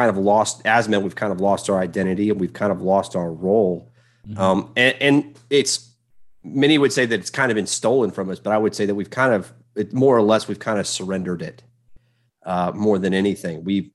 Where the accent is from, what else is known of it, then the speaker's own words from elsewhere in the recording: Illinois, United States; Yeah, well, I grew up in, as we talked a little bit before, I grew up in the Fox River Valley of Illinois. So my grandfather was a pastor there.